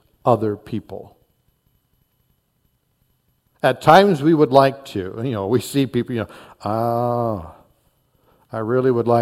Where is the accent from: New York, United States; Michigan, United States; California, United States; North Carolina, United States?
North Carolina, United States; New Bern; we had stopped at a Dairy Queen in North Carolina, in our place where we were growing up in New Bern, and Mom had taken us there